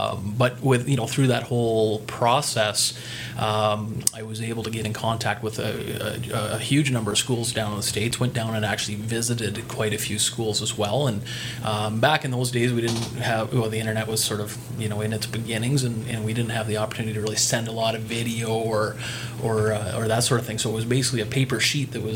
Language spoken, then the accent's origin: English; Kincardine, Ontario, Canada; also born or lived in Hanover; I always say I'm from Kincardine, but I'm also from Hanover, right?